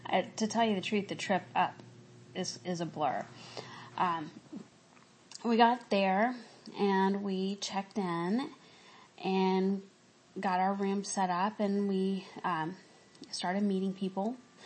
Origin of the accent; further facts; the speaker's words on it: Kosciusko, Mississippi, United States; I lived in a very small town, so we would drive from Kosciuszko, where I lived, to Jackson fairly often